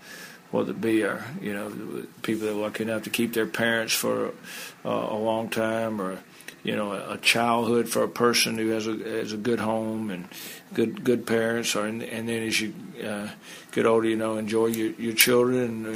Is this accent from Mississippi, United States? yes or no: yes; Drew, Mississippi, United States; I grew up in Drew, Mississippi, small town in the Mississippi Delta, 2,000 people. Wonderful little Mayberry-type town, 48 people in my graduating class.